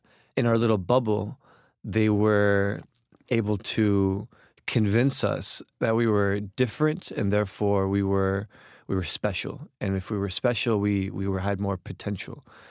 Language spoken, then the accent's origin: English; Jersey City, New Jersey, United States; So the thing about Jersey City specifically is that a lot of Egyptian immigrants end up there because there's a very strong Egyptian, specifically Muslim community.